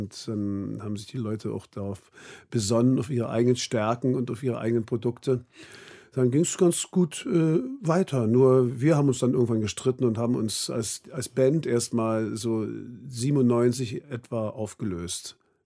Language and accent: German; Berlin, Germany; erstmal bin ich Berliner